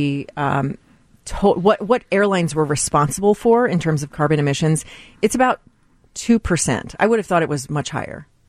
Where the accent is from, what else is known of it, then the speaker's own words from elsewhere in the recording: Texas, United States; I mean, look, I grew up in Texas, so to me, it's reasonable to fly everywhere.